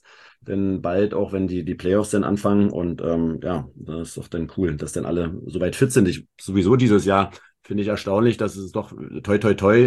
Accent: Berlin, Germany; wir kommen beide aus Berlin

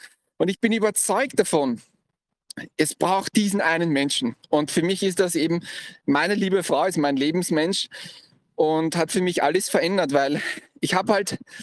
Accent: Vienna, Austria; born there; Ich bin ja ein geborener Wiener und ich habe Wien besucht.

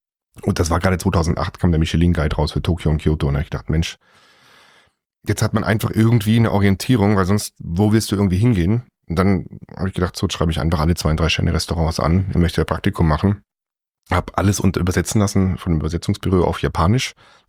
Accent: Singen, Baden-Württemberg, Germany; ich bin dann in Singen zur Schule gegangen, Singen am Hundwil.

